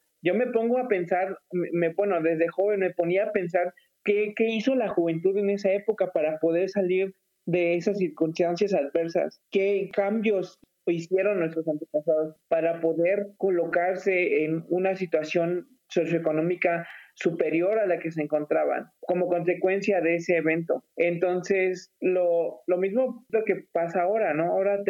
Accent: Mexico; la participación de la juventud en mi país. México está creando obreros nada más.

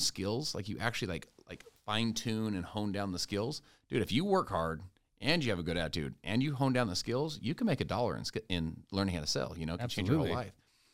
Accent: Salt Lake City, Utah, United States; I'm from Salt Lake City.

